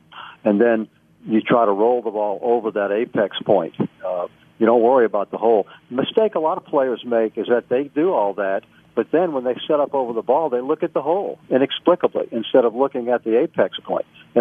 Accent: New Orleans, Louisiana, United States; He won in New Orleans, my hometown, 1 year at TPC.

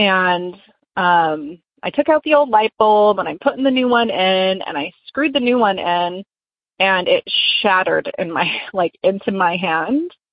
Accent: Texas, United States; I'm from Texas.

